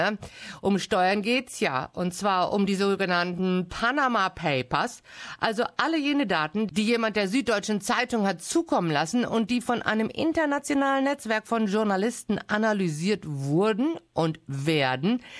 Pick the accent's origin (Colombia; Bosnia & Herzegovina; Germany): Germany; North Rhine-Westphalia; Also bei uns im Münsterland jedenfalls hieß es immer